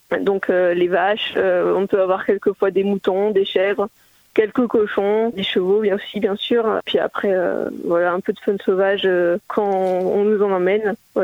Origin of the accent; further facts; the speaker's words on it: Hauts-de-France, France; Je suis originaire du Nord à l'origine.